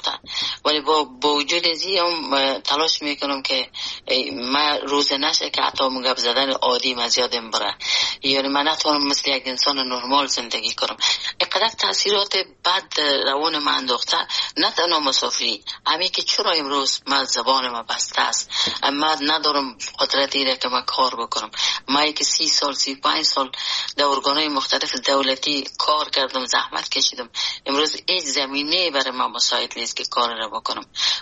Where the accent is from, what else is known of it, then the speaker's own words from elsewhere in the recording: Afghanistan; اجتماعی افغانستان که در اوج بزرگ شدیم، در اوج کار کردیم